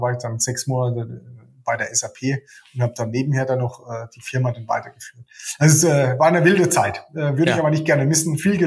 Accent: Baden-Württemberg, Germany; moved away as an adult; Ja, ich bin tatsächlich im schönen Baden in der Kurpfalz bei Heidelberg, Wiesloch, Kraichgau bin ich groß geworden.

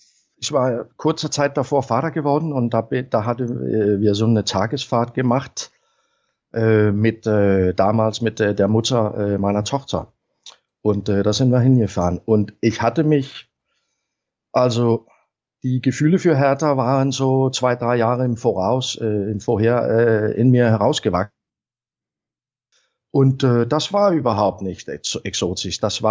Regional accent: Hundested, Capital Region of Denmark, Denmark; also born or lived in Rødovre; Ich wurde in Rødovre, auf Deutsch Rødovre på dansk, geboren. So ein westlicher Vorort von Kopenhagen. Mhm. Und sind da meine ersten 4 Jahre aufgewachsen und dann nach dem armen Nordseeland gezogen, Hundestedt, so eine Fischerstadt.

